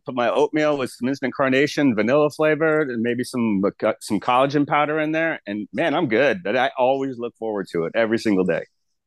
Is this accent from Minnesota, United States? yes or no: no; Florida, United States; I grew up in South Florida, Southeast Florida. And honestly, I've always just been outside. I grew up 2 miles from the Atlantic Ocean.